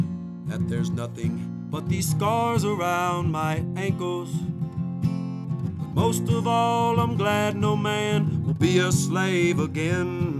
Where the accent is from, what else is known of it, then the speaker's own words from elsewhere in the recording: San Benito, Texas, United States; born there; I was born down in South Texas in a hospital that ain't even there anymore. You know what I mean? San Benito, Texas. That's where I was born, same town as